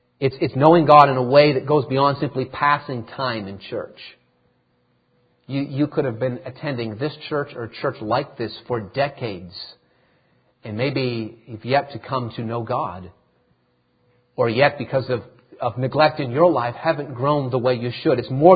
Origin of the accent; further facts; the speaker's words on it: Massachusetts, United States; And I knew that she was from Massachusetts, just like I was from Massachusetts.